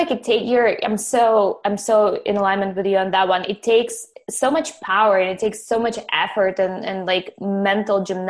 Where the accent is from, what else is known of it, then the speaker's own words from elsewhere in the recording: Ukraine; So I'm from Ukraine originally. So like I grew up in the city